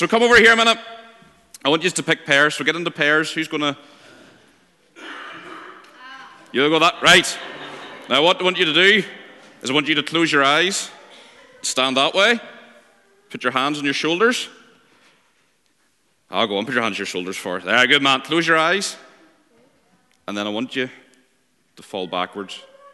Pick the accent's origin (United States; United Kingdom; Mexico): United Kingdom; Northern Ireland; accent: Northern Irish; As you might have guessed, I'm not quite from Shetland, or indeed from Scotland, but I assure you I do speak English, it's just Northern Irish.